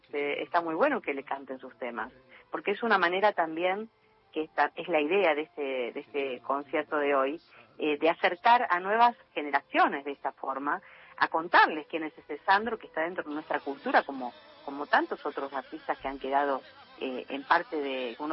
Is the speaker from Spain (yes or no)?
no; Argentina; para nosotros como argentinos